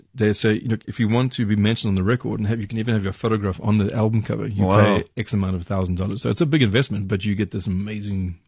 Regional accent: Durban, KwaZulu-Natal, South Africa; And now there's Durban, my hometown, was on fire yesterday.

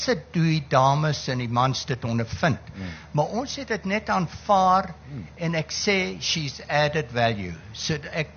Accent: Durban, KwaZulu-Natal, South Africa; ek is van Mslanga in Durban.

